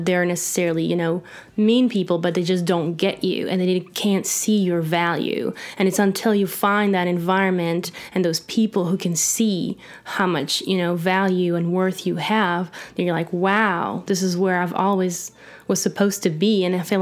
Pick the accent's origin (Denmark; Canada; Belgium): Belgium; English is a second language; now in Nashville, United States; I'm an artist from Belgium, pop alternative artist, and I live now in Nashville, Tennessee.